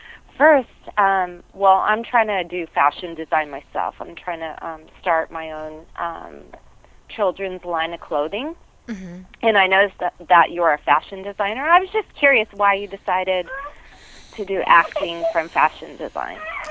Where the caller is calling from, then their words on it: Anaheim Hills, California, United States; I'm calling from Anaheim Hills